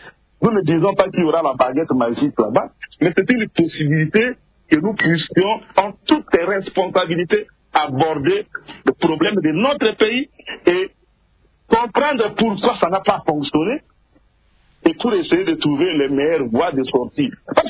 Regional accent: Kisangani, Tshopo, DR Congo; now in Kinshasa, DR Congo; chez moi à Kisangani

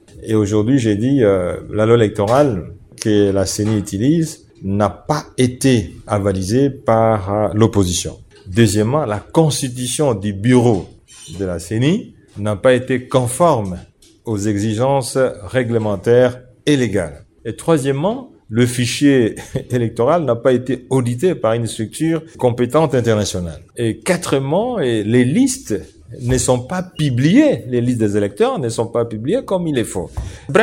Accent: Kongo Central, DR Congo; je viens du Congo central

